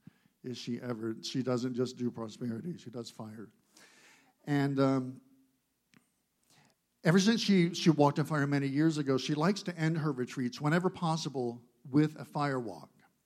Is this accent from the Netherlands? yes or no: no; Florida, United States; I grew up in Florida, so as a kid, I walked barefoot on plenty of asphalt roads in the summer